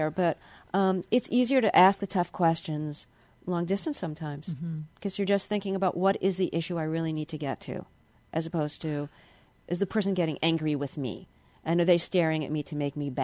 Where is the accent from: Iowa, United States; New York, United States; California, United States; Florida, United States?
New York, United States; Brooklyn; And I talk very fast. I'm from Brooklyn.